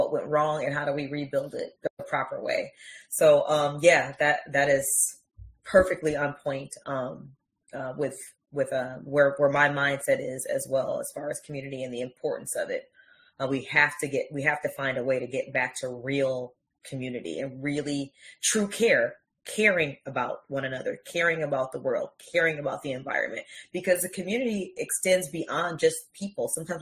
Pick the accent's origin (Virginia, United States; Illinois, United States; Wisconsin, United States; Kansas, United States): Wisconsin, United States; I'm originally from the Midwest. I'm originally from Wisconsin. I live in Georgia now, but word is bond.